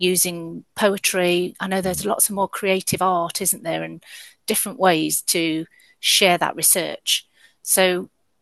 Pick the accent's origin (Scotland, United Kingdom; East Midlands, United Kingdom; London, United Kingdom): East Midlands, United Kingdom; Nottingham; accent: Midland Nottingham; apologies in advance to your children for my Midland Nottingham accent.